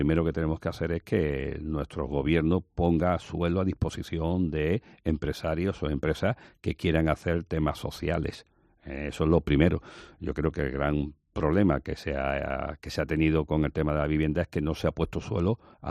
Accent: Málaga, Andalusia, Spain; somos españoles, somos andaluces, somos malagueños y tenemos nuestra peculiaridad, ¿no?

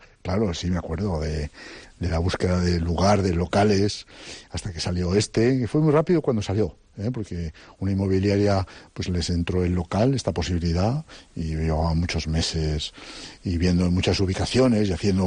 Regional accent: Valladolid, Castile and León, Spain; now in Santander, Spain; soy de Valladolid, donde hay un festival en una ciudad muy cinéfila, con la Seminci

